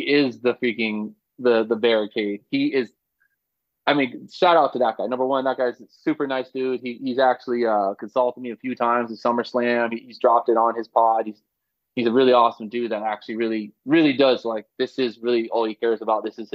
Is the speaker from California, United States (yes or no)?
yes; San Diego, California, United States; also born or lived in Boston; I was born in Boston in 1984. Shortly after I was born, my mom split off and with my dad and remarried and moved to San Diego. But until I was 13, I was like a East Coast, West Coast kid.